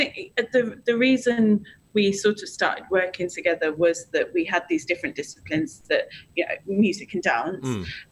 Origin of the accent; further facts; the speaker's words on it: United Kingdom; Actually, you know, we're British, but that's large and in charge in, you know, cultural identity.